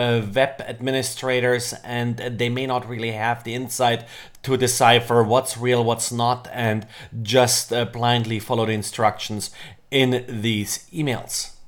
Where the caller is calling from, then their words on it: Jacksonville, Florida, United States; I'm today recording from Jacksonville, Florida.